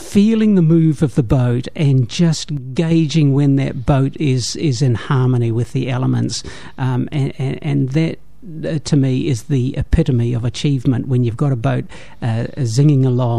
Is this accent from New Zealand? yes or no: yes; Orakei, Auckland, New Zealand; also born or lived in Hastings; I'm very much a state house kid. I grew up in Oraki.